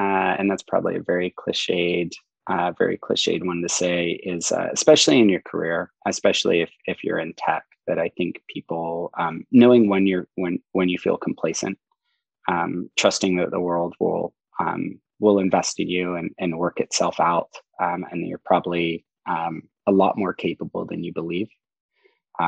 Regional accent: Saratoga, California, United States; I grew up in Silicon, in the heart of Silicon Valley in Saratoga, which is literally down the street from Apple's headquarters.

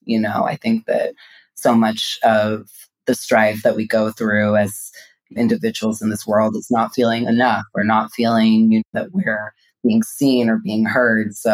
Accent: Queens, New York, United States; growing up in Queens, New York, my parents were from Guyana, South America, and I grew up in a very strong, conservative West Indian household that was very rooted in like culture, religion

